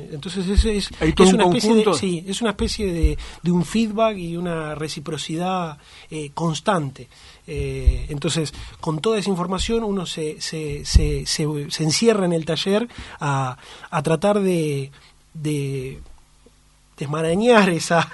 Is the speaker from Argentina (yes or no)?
yes; Argentina; also born or lived in Uruguay; Exacto, y yo nací en Uruguay y al revés, al año me vine para Argentina, o sea que sí, mi crianza es básicamente... Argentina